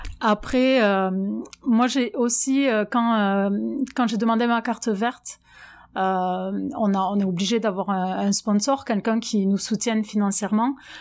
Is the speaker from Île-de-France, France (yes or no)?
no; Albi, Occitanie, France; moved away as an adult; now in Jonesboro, United States; j'ai 38 ans. Je suis originaire d'Albi, dans le Tarn, donc sud-ouest de la France. Et j'habite aujourd'hui à Jonesboro, dans le Tennessee, donc c'est dans le nord-est de l'état du Tennessee. Et ça fait 12 ans que je suis arrivée aux États-Unis